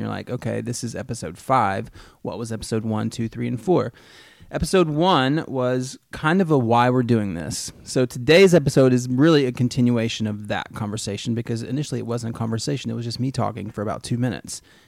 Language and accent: English; Charlotte, North Carolina, United States; now in Seattle, United States; So as we mentioned, we're originally from Charlotte, living here in Seattle now for the past 5 years.